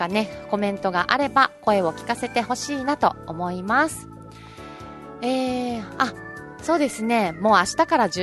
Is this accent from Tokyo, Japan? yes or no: no; Nishihara, Okinawa, Japan; 私西原町出身なんですが、その西原中学校を、卒業したんですけれども、